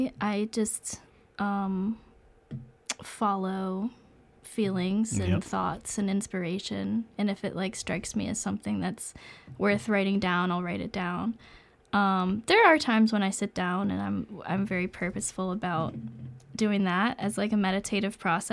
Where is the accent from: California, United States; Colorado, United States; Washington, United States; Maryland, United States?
Maryland, United States; Ellicott City; I'm from Ellicott City.